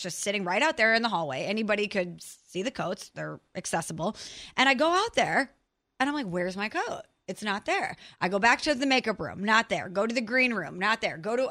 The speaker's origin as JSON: {"language": "English", "town": "St. Louis", "region": "Missouri", "country": "United States", "said": "And I'm from St. Louis where you can't even leave change in your car or that car is going to get stolen."}